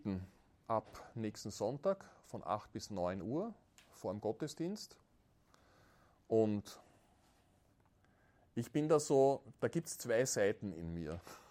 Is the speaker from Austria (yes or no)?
yes; Austria; Und ich weiß, wir haben so ein gestörtes Verhältnis, gerade bei uns in Österreich, zu Kampf und zu Krieg, weil wir zwei Kriege verloren haben